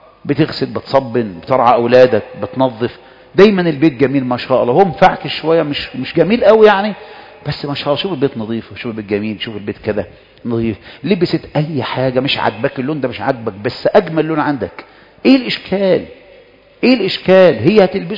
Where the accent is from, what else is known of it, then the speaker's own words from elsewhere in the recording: Egypt; أعلى نسبة طلاق في العالم تقريبا عندنا في مصر